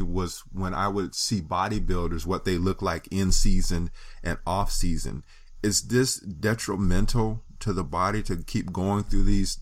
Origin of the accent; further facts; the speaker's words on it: the South, United States; I'm from the South. I grew up in the South